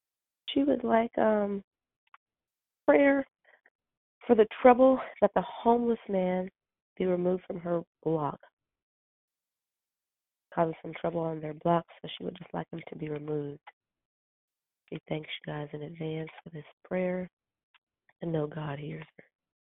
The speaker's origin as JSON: {"language": "English", "region": "Arizona", "country": "United States", "said": "from Arizona. I am your hostess this morning."}